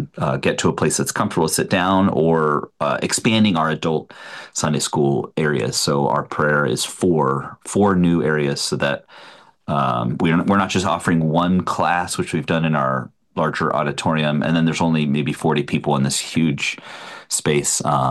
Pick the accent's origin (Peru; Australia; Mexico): Mexico; now in United States; I was raised, if people are not familiar, I was raised in Mexico, where, 300 days of the year are 65 degrees.